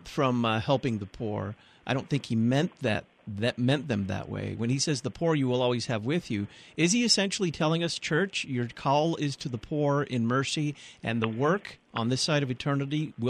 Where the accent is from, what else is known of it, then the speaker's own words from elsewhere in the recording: Dallas, Texas, United States; The neighborhood that I grew up in Dallas, Texas, was, when I was growing up there in the 60s and 70s, was kind of just absolute middle-class suburbia.